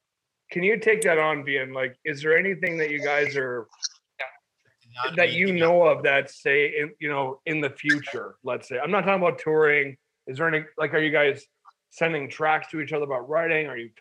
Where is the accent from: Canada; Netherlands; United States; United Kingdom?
Canada; I'll just talk about Canada briefly because I'm from Canada